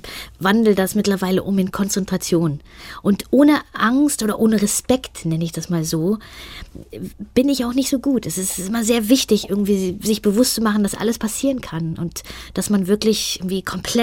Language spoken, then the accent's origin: German; Hamburg, Germany; Ja, ich komme aus Hamburg.